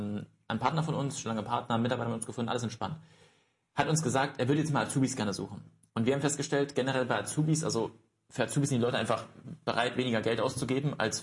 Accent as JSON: {"language": "German", "region": "East Germany", "country": "Germany", "said": "ich komme aus dem Osten, klingt jetzt ein bisschen blöd, ich bin 94er Jahrgang"}